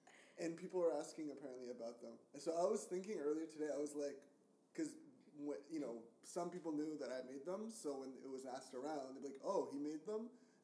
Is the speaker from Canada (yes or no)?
yes; Canada; also born or lived in French Guiana; But we moved when I was one, and they moved to Canada, and then, and I grew up in Canada. That's my story. And I've never been to French Guiana since